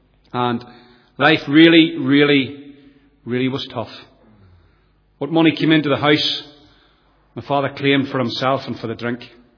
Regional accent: Nottingham, East Midlands, United Kingdom; born there; I'm the youngest of three boys. I was born in England, in the city of Nottingham in 1962.

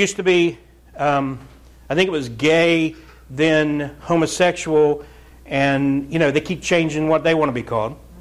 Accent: Ohio, United States; I was like, hey, man, I'm from Southern Ohio.

